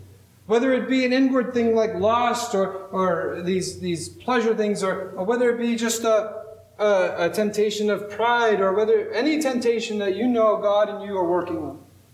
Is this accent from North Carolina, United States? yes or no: no; Hope, Rhode Island, United States; We got to go down to where I grew up in Hope, Scituate